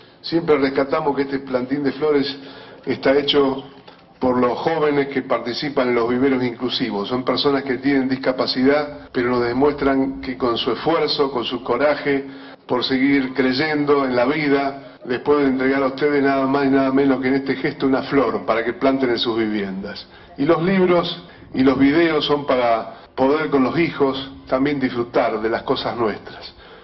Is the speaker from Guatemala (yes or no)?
no; Santa Fe, Argentina; El hecho de poder con los chicos enseñarles de dónde venimos, quiénes somos los santafesinos